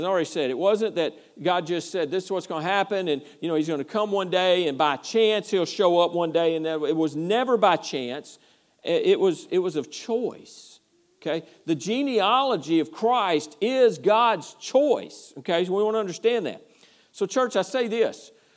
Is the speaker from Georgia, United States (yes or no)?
yes; Georgia, United States; born there; I was born in Georgia, outside of Athens, Georgia.